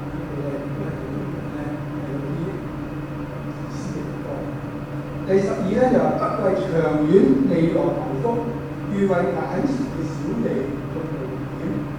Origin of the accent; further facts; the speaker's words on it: China; 就好啱我哋中國人嘅祖宗文化喎